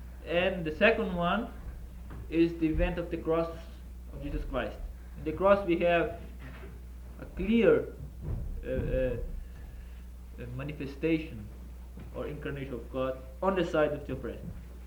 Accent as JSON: {"language": "English", "country": "Brazil", "said": "I'm from Brazil."}